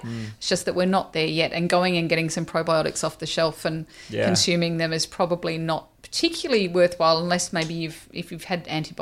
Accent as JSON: {"language": "English", "country": "Australia", "said": "I'm Australian"}